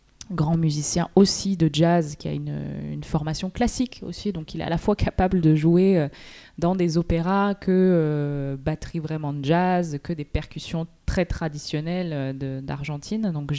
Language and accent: French; Briançon, Provence-Alpes-Côte d'Azur, France; moved away as an adult; now in Marseille, France; Donc j'ai grandi dans les Hautes-Alpes, et après une fois le bac en poche, comme beaucoup de jeunes aux Alpins, j'ai quitté le nid des montagnes pour aller étudier ailleurs